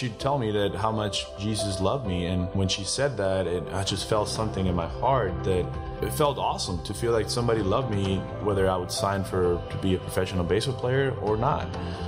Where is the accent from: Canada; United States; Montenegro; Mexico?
Mexico; English is a second language; I was born and raised in Mexico. I didn't speak any English until I graduated from high school until I was 18 years old.